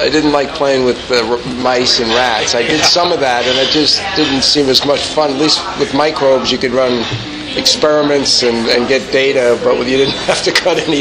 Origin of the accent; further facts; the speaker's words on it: Mineola, New York, United States; I'm from Long Island in New York.